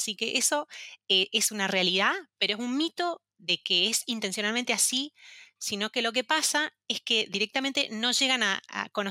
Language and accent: Spanish; San Luis, Argentina; A modo de intro, yo soy de San Luis, que es una provincia del interior de Argentina, donde realmente las oportunidades no son muy conocidas